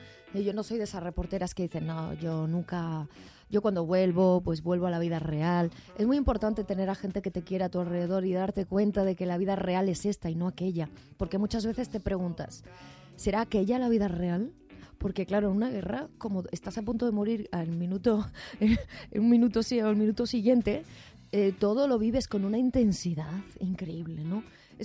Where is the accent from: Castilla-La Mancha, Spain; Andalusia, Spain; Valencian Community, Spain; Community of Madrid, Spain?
Andalusia, Spain; que los geranios es una flor que a mí me recuerda a mi abuela, porque soy de Andalucía y los geranios es muy andaluz